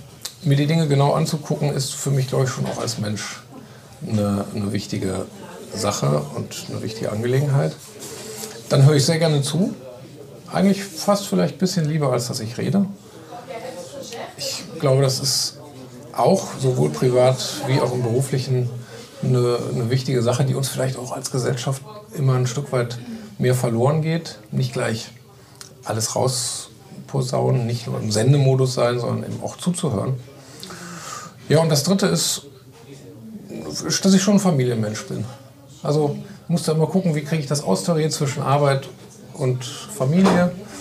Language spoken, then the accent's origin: German; Hagen, North Rhine-Westphalia, Germany; born there; ich bin in der Großstadt ja geboren. Hagen ist so eine Großstadt. Ist schon eine Großstadt, hatte damals doch noch über 200.000 Einwohner. So eine unterschätzte Ruhrgebiet.